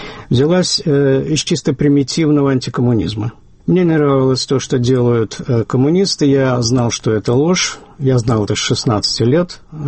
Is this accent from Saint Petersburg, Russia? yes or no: yes; Saint Petersburg, Russia; moved away as an adult; Я ленинградец, прожил в Ленинграде 43 года. Я земляк Путина.